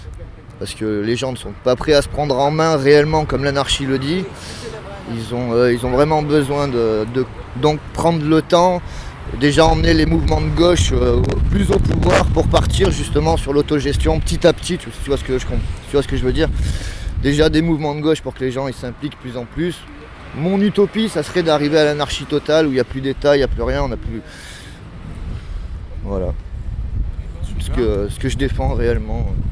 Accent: Tain-l'Hermitage, Auvergne-Rhône-Alpes, France; je suis de Tain-l'Hermitage, je suis chauffeur poids lourd.

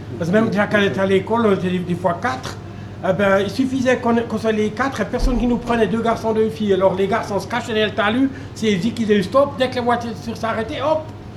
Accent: Bern, Switzerland; now in Couvet, Switzerland; Non, je suis originaire de l'Emmental. Mais depuis 1961, j'ai presque toujours habité à Couvet.

